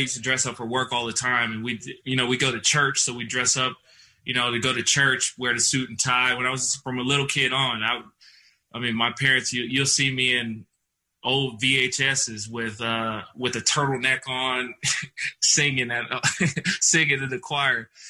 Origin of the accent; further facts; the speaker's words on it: Atlanta, Georgia, United States; I grew up in Atlanta, so it was all the actors and actresses that were there.